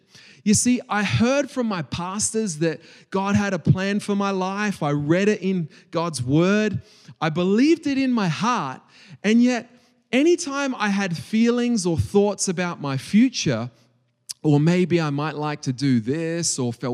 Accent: Australia; now in Hong Kong; growing up in Australia, I am Australian, although I live in Hong Kong.

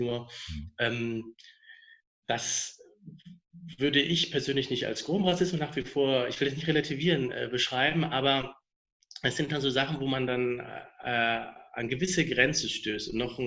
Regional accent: Germany; Ich bin halt, ja, für mich als Deutscher und gleichzeitig natürlich mit der Hautfarbe auch doch immer ein bisschen dann doch anders.

